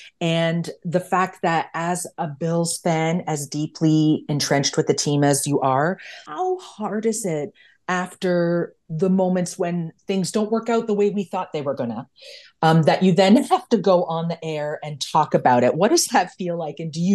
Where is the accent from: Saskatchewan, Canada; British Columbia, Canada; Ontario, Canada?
Ontario, Canada; Toronto; So I grew up in Toronto and our feed was Buffalo.